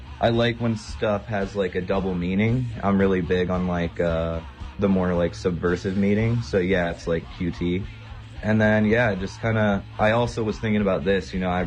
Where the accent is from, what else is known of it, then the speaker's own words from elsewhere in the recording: Cleveland, Ohio, United States; Yeah. So I'm from Cleveland, and then I actually started toying with the idea.